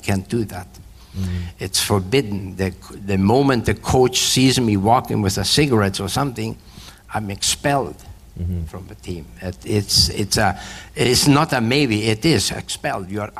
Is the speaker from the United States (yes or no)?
no; Argentina; moved away; Well, I grew up in Argentina, he says. 12 million people in the city.